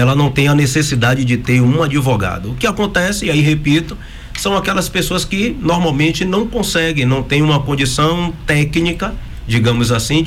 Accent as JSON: {"language": "Portuguese", "town": "Salvador", "region": "Bahia", "country": "Brazil", "tie": "born or raised there", "said": "Eu sou natural de Salvador, então eu saía de um bairro para ir em outro bairro"}